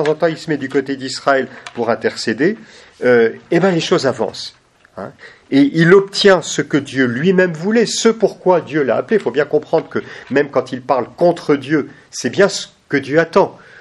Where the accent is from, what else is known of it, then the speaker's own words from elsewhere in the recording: France; En plus, on est français.